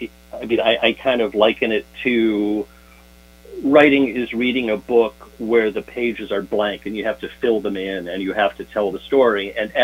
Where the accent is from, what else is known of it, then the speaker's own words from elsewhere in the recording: Chicago, Illinois, United States; But, you know, that's where I come from, and that's what I remember, and that's... another person growing up in Chicago would have a very different memory of the place.